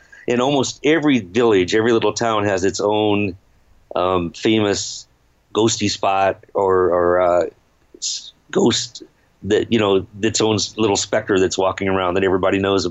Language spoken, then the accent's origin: English; Indiana, United States; also born or lived in Japan; I'm from Indiana, and there were rumors that it was part of the Underground Railroad sneaking slaves up to Canada